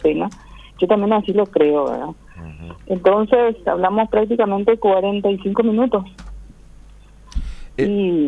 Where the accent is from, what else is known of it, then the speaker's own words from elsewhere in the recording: Paraguay; lo que queremos como paraguayos